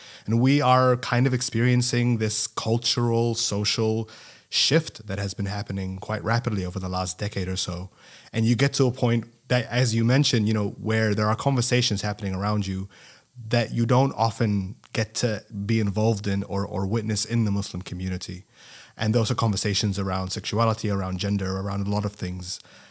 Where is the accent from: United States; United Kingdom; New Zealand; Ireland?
New Zealand; When I was growing up, and I was raised in New Zealand, and we have a very, very small Muslim community there, and a very small immigrant community as well.